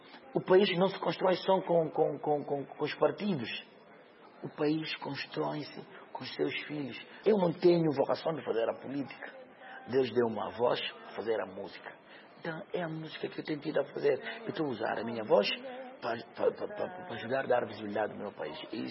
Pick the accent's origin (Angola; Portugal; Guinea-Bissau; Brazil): Guinea-Bissau; Eu quero ver uma Guiné onde os meus filhos, os meus netos, possam ter orgulho de dizer que eu sou guineense.